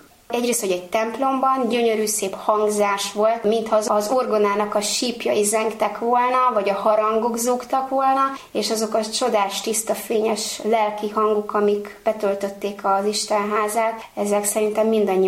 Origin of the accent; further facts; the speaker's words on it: Bugyi, Pest, Hungary; Én Bugyi községből származom, ahol egy nagyon kedves idős atya volt akkor a tiszteletes úr